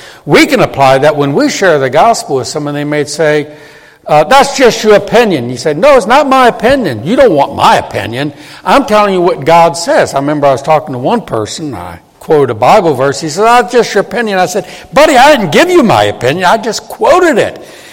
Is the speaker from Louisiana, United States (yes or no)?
yes; Louisiana, United States; I'm from southern Louisiana, but I'm not a Cajun.